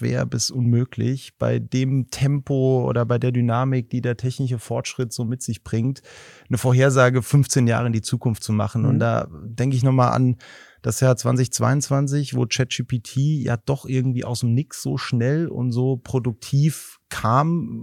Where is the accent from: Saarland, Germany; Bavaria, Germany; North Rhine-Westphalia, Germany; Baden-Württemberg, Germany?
Saarland, Germany; Elversberg ist von meinem Heimatort 2 Kilometer weg.